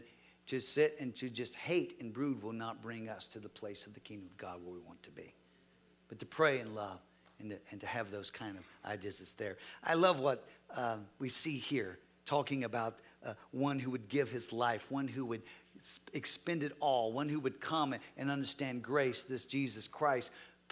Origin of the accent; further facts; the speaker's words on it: Texas, United States; Because for me, as I grew up in Texas, I just thought, heck, I just wanted to be a cowboy.